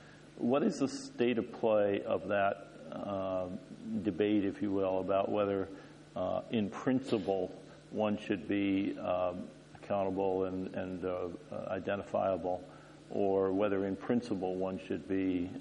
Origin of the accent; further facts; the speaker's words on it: United States; As an American and having grown up in the U.S., I'm familiar